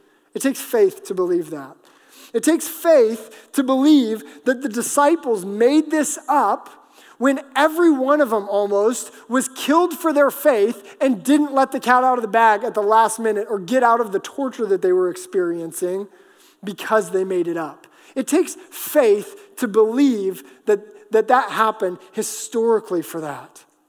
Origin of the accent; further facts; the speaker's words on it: Alaska, United States; But I can't prove to you that I grew up in Alaska.